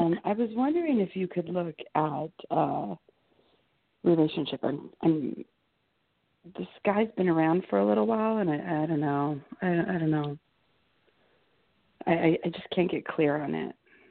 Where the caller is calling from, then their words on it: Los Angeles, California, United States; I'm calling from L.A.